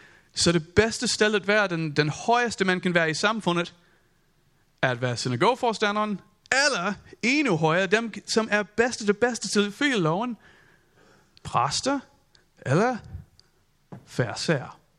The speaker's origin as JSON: {"language": "Danish", "country": "United States", "second_language": "Danish", "lives_now": "Denmark", "said": "Man kan slet ikke mærke, at jeg er amerikaner."}